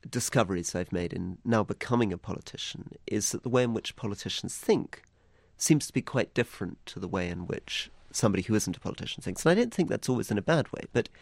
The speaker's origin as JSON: {"language": "English", "country": "Malaysia", "tie": "born or raised there", "said": "I grew up in Muslim countries, and my father was a diplomat. I grew up in Malaysia. I then worked in Indonesia."}